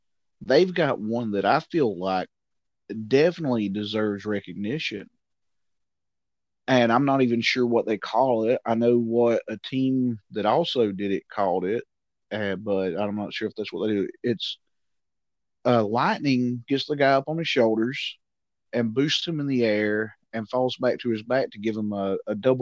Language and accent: English; Cartersville, Georgia, United States; So I'm from Cartersville, so that's a good